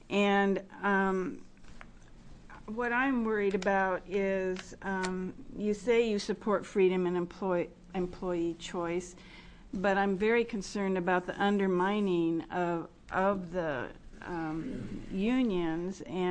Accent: Gresham, Oregon, United States; I come from the Gresham area, and it has some of the densest poverty in the state per capita.

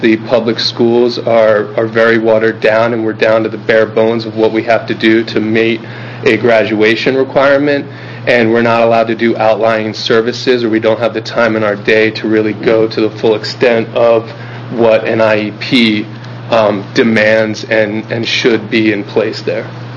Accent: East Coast, United States; I grew up on the East Coast, and I think that plays somewhat of a part on my viewpoint and perspective on things.

